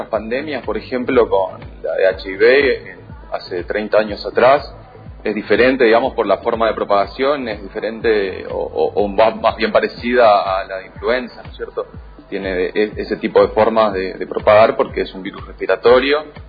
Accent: Misiones, Argentina; somos licenciados en genética, de Misiones, y, o sea, nos criamos en Misiones, estudiamos y salimos a investigar en otros lados.

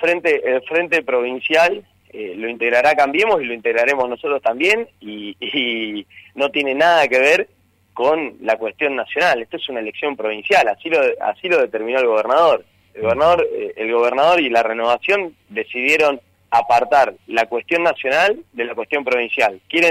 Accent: Apóstoles, Misiones, Argentina; ser concejal de mi pueblo, de Apóstoles

